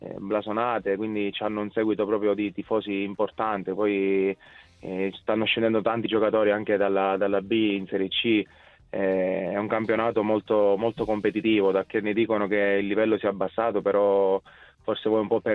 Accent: Calabria, Italy; poi sono calabrese, quindi la famiglia è un po' distante

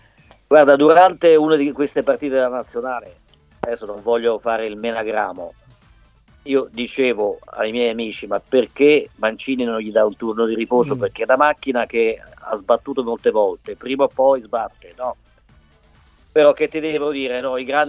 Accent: Perugia, Umbria, Italy; io sono perugino

